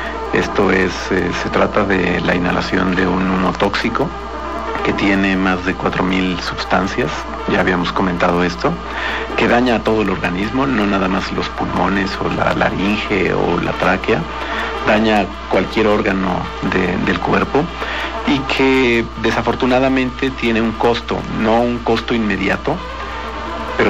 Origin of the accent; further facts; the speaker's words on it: Mexico; Aquí, como mexicanos, en la cultura del autocuidado de la salud, debemos estar bien informados